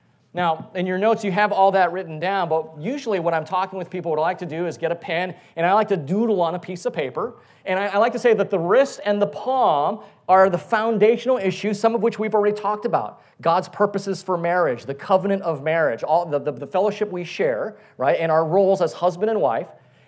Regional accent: Hawaii, United States; So growing up, being born and raised in Hawaii, I grew up in a Euro-Polynesian culture, right? European, Polynesian, Asian culture.

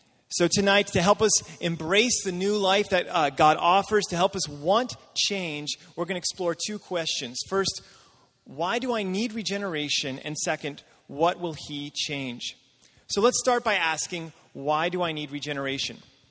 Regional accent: Alabama, United States; I grew up in Alabama, which is more like what most of the world experiences, and it is a very hot and humid place, very different than the California coast.

